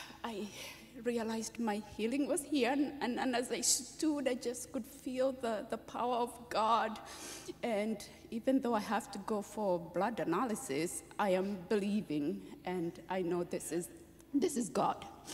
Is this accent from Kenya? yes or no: yes; Kenya; you know, it's normal, you know, as a Kenyan to have abnormal blood cells.